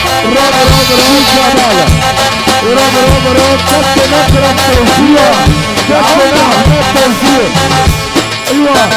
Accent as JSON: {"language": "Arabic", "region": "Sharqia Governorate", "country": "Egypt", "said": "واحنا ولاد الشرقية طيبين وعشرية"}